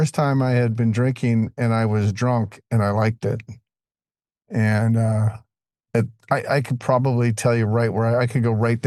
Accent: Denver, Colorado, United States; My first drunk that I remember, I'm from Denver.

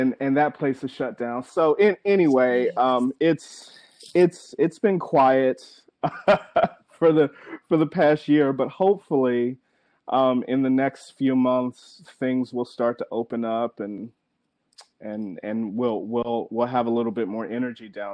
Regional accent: Maryland, United States; So, you know, I grew up in Maryland, and then I went to undergrad at Johns Hopkins University in Baltimore.

